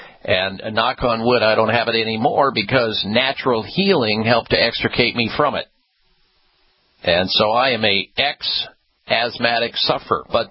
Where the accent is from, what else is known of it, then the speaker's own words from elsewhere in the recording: Midwest, United States; Growing up in the Midwest, eating a lot of dairy foods, that's a no-no for asthmatics usually.